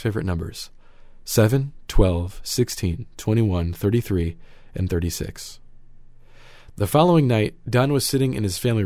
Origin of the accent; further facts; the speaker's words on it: Bloomington, Illinois, United States; That's Don Gillen, a resident from my hometown of Bloomington Normal and a close family friend.